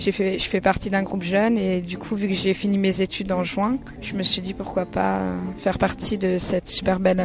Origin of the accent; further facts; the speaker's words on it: Nancy, Grand Est, France; je vais avoir 24 ans et je viens de Nancy.